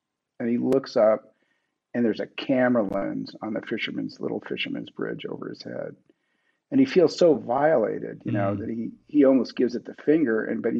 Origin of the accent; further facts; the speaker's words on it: Brooklyn, New York, United States; Yeah. I mean, I grew up in Brooklyn Heights, you know